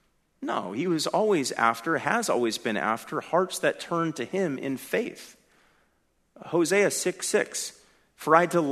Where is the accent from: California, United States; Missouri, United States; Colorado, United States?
California, United States; You know, I come from California, and I always think about how the sins of that state always impact the other states.